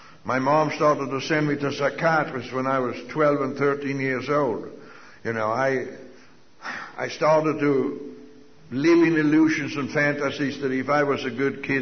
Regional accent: Sweden; moved away as an adult; now in United States; we came over here from Sweden in 1948.

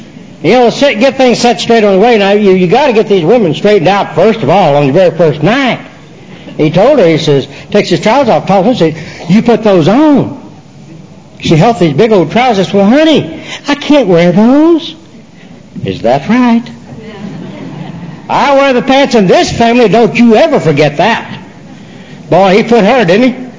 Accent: Oklahoma, United States; now in Fresno, United States; I remember growing up in Oklahoma, my mother and my dad used to have some real bad, hellacious arguments.

